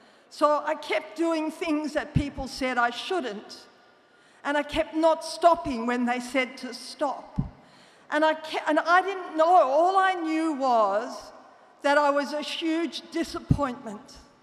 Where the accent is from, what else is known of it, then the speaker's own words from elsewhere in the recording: Melbourne, Victoria, Australia; I'm an addict. I'm from Melbourne, Australia